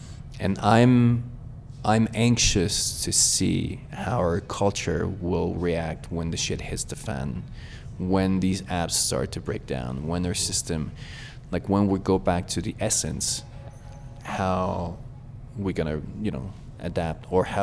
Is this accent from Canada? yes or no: yes; Canada; I'm from Canada, but I hadn't been living in this country for 20 years.